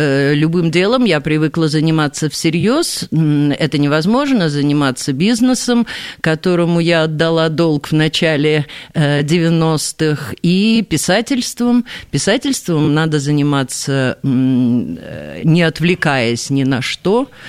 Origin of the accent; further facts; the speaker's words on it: Saint Petersburg, Russia; Я тут просто уже больше 20 лет живу на Петроградской стороне, хотя должна признаться, что это не мой родной район. Родилась я на Театральной площади, росла на Почтамской